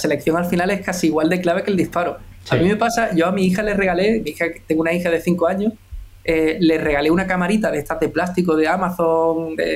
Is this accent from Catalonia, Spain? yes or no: no; Jerez de la Frontera, Andalusia, Spain; Bueno, pues yo soy de Jerez y siempre he estado un poco rodeado por la fotografía.